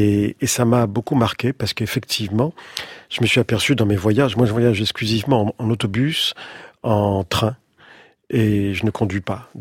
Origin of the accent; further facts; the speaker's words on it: Casablanca, Casablanca-Settat, Morocco; je suis né à Casablanca, et donc dans la rue, à la maison, partout, j'ai toujours entendu parler à la fois le français, l'arabe et l'espagnol. Donc ces trois langues me sont familières